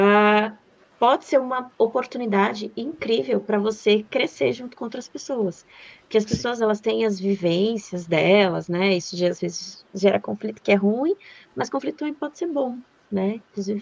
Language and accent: Portuguese; Alagoas, Brazil; now in São Paulo, Brazil; eu sou nordestina, sou de natural de Alagoas, mas eu já moro em São Paulo há 16 anos.